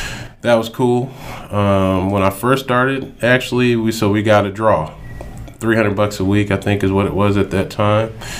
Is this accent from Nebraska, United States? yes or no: no; Riverdale, Georgia, United States; also born or lived in Panama / Germany / Maryland; But I grew up high school in Georgia. Riverdale, Georgia. So my dad was in the Army. I was born in Panama. And I mean, we lived everywhere. Germany, Maryland.